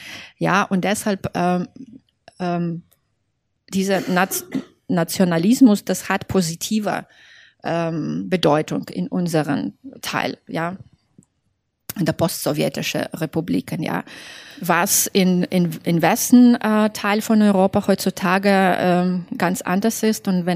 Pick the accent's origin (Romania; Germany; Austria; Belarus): Belarus; first language Russian; German is a second language; dass also meine erste Sprache war russische Sprache, ja, obwohl wir sind alle bilingue in Belarus. Aber ich würde nie sagen, dass meine Muttersprache ist Russisch.